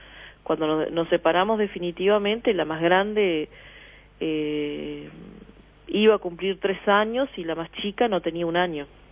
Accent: Salto, Uruguay; now in Artigas, Uruguay; No, yo soy de Salto, nacida y criada, hace 20 años que estoy radicada acá.

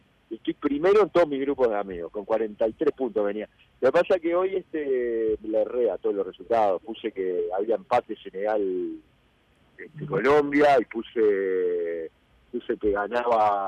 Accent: Uruguay; en este camarote somos 4. O sea, somos 3 uruguayos y un mexicano.

